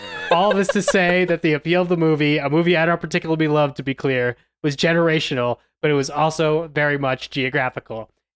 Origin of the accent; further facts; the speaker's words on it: Midwest, United States; moved away as an adult; now in Utah, United States; I grew up in the Midwest, but my extended family is almost exclusively from Utah. I moved here as an adult.